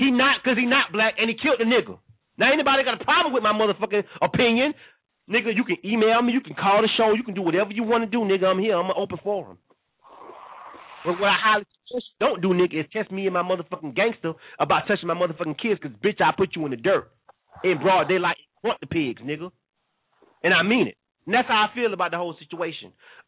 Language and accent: English; Panama City, Florida, United States; because I'm from Panama City, y'all.